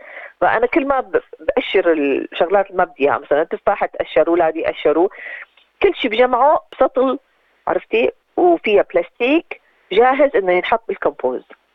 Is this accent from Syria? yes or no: yes; Syria; now in Australia; أنا بالنسبة لي أنا من سوريا